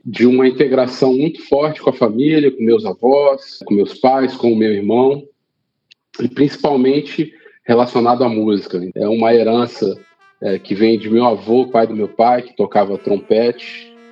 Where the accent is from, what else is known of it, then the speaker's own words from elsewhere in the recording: Brasília, Federal District, Brazil; now in Rio de Janeiro, Brazil; Eu tenho 45 anos, eu nasci na cidade do Rio de Janeiro, fui criado em Brasília e depois voltei a morar no Rio